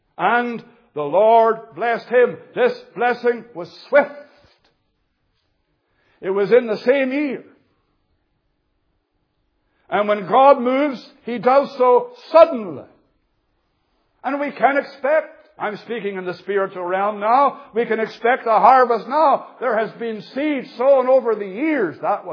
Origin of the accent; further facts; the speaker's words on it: Canada; now in United Kingdom; I know there's a famine in my homeland of Canada, although this is my home now. I'm a British citizen now.